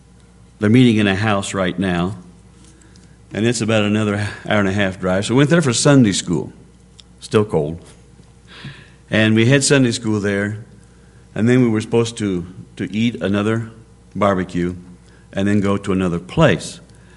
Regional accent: United States; First of all, I'm an American. I speak English.

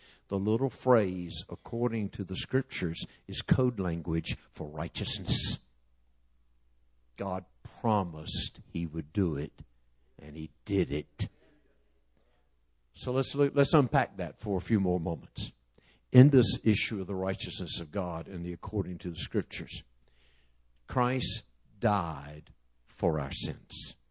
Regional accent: Norfolk, Virginia, United States; I grew up in Norfolk, Virginia. My dad and mom pastored a Pentecostal church in Norfolk.

